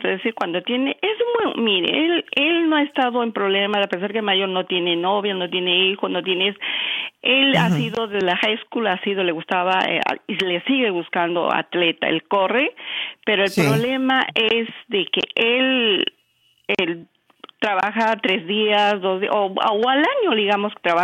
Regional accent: Peru; moved away; porque yo me divorcié en este país cuando vine, porque yo soy peruana

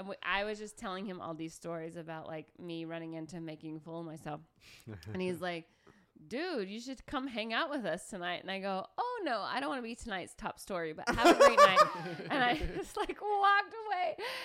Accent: Calhoun, Georgia, United States; "Hey, I'm from Calhoun, Georgia. We have a Nike outlet."

